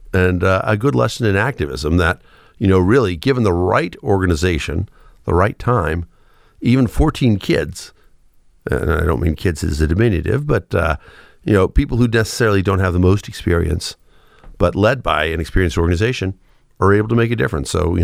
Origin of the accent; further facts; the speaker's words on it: Galveston, Texas, United States; which full disclosure is my hometown of Galveston, Texas, where I grew up.